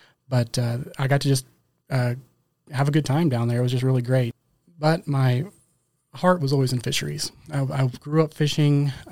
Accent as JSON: {"language": "English", "town": "Haysville", "region": "Kansas", "country": "United States", "tie": "born or raised there", "said": "Yeah, I was born and raised in Hayesville, Kansas, so I'm a local boy."}